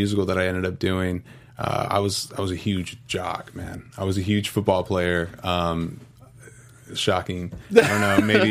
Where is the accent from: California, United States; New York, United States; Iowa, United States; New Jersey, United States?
California, United States; Alameda; Shout out to the Bay, 510. I was raised in a small little town called Alameda, which is just adjacent to Oakland.